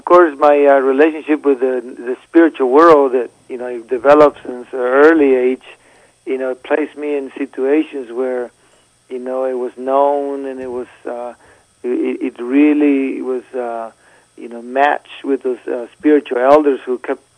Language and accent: English; Guatemala; moved away; I grew up in Guatemala, and so I've always been involved with the elders.